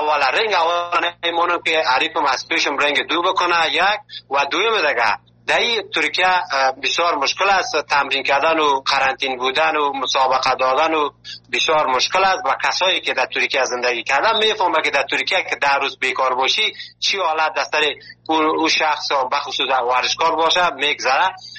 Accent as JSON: {"language": "Persian", "country": "Afghanistan", "moved": "yes", "lives_now": "Malatya, Turkey"}